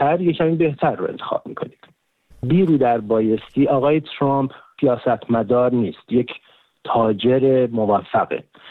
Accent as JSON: {"language": "Persian", "country": "Iran", "said": "من به عنوان یک ایرانی انتخاب میکنم کدوم یکی از رؤسای جمهور آمریکا منفعت بیشتری برای کشورم ایران داره."}